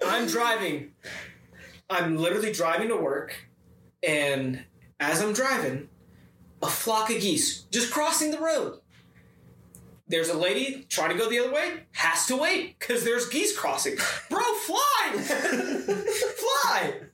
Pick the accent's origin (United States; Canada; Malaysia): Malaysia; a bunch of Malaysian people. I'm Malaysian.